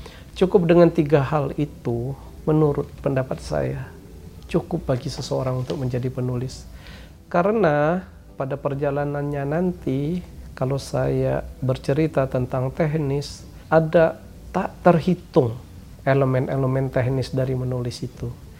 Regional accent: Bangka Belitung Islands, Indonesia; saya ini orang Melayu kampung yang lahir di sebuah kampung kecil di Belitung sana.

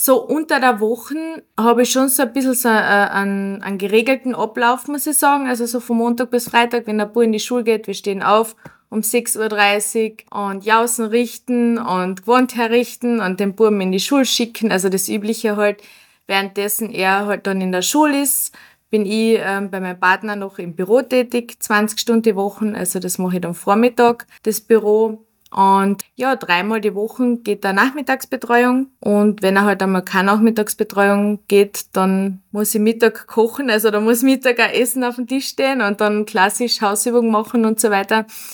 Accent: Villach, Carinthia, Austria; now in Burgenland, Austria; komme gebürtig aus Villach, lebe aber aktuell im Südburgenland.

